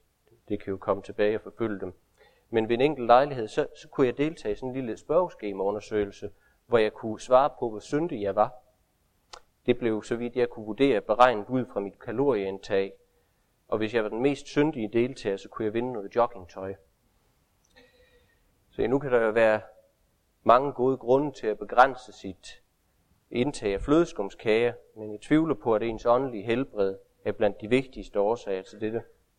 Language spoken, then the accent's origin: Danish; Region of Southern Denmark, Denmark; Der, hvor jeg kommer fra nede i Sønderjylland